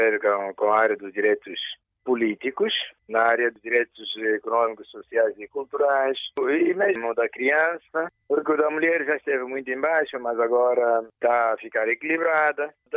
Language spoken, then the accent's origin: Portuguese; Angola; Nós, enquanto angolanos, não nos aceitamos como nós mesmos.